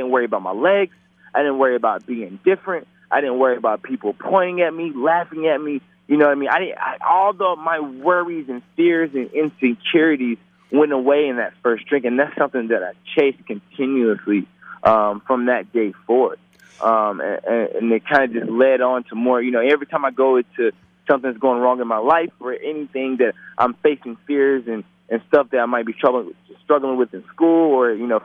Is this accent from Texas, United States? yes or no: no; Tennessee, United States; You know, you got to think, we grew up in Tennessee.